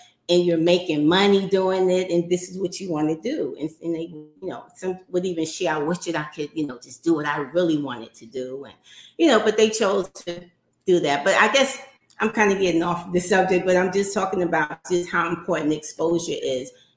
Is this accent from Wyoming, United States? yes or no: no; New York City, New York, United States; So I grew up in New York City in Harlem.